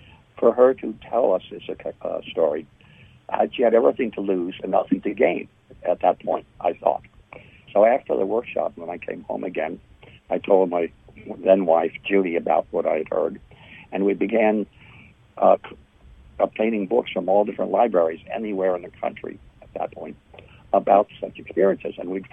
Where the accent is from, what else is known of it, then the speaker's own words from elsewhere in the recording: New York, United States; I used to be a stockbroker and a securities analyst on Wall Street in New York City. I'm from New York.